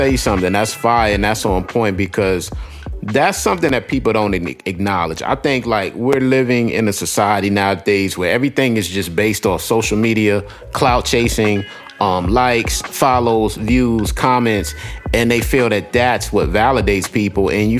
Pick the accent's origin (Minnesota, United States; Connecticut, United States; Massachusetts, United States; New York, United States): New York, United States; Queens; I know growing up in the hood, like, I grew up in Southside, Queens. It was very violent.